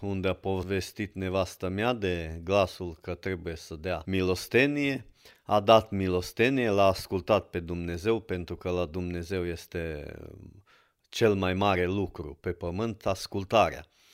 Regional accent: Ruscova, Maramureș County, Romania; de acolo de unde suntem noi născuți, adică eu sunt din Ruscova

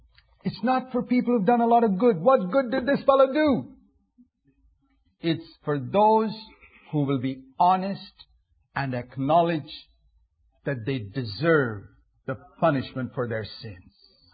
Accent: Bangalore, Karnataka, India; in Bangalore, my hometown in India

